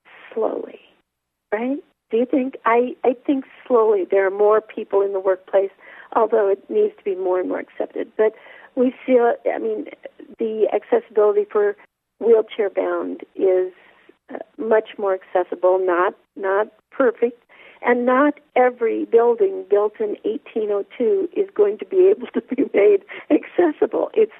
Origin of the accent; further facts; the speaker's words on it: California, United States; I grew up in California, and I needed to be near family.